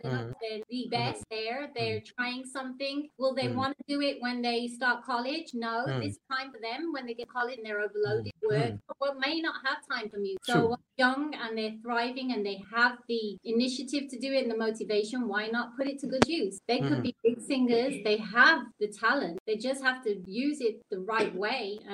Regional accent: England, United Kingdom; growing up in England, it was very tough.

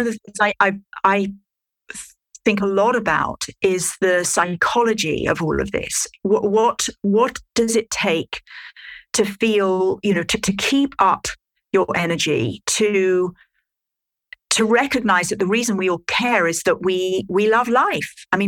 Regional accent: United Kingdom; accent: British; now in United States; I live in the States, despite my British accent

